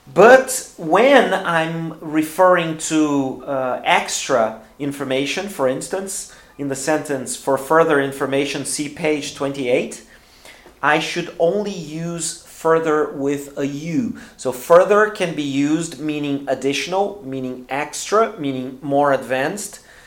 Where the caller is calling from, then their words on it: Porto Alegre, Rio Grande do Sul, Brazil; English is a second language; My name is … I'm speaking from Porto Alegre in the south of Brazil.